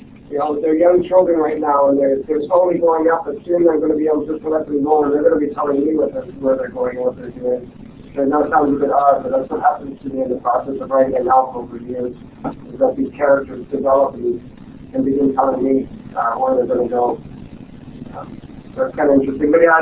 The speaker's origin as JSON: {"language": "English", "country": "Canada", "lives_now": "New Orleans, United States", "said": "And despite my living in New Orleans much of the year, I'm a Canadian writer. I'm not an expert Canadian. I'm a Canadian from New Orleans much of the year."}